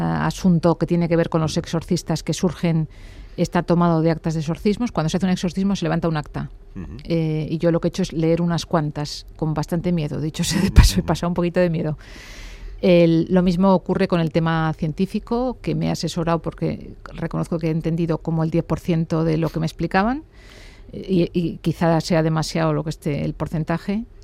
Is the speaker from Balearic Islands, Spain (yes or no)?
no; Bilbao, Basque Country, Spain; Bueno, es que los que somos de Bilbao conocemos.